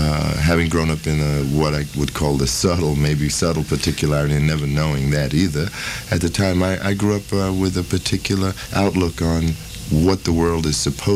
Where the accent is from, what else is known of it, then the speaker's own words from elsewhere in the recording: Brooklyn, New York, United States; I think basically because of the way I grew up in Brooklyn